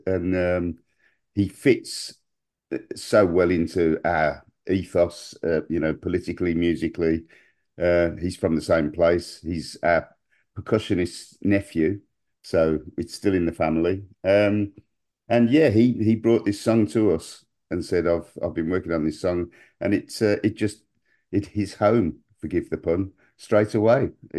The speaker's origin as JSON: {"language": "English", "town": "Birmingham", "region": "West Midlands", "country": "United Kingdom", "tie": "born or raised there", "said": "Where we grew up in South Birmingham"}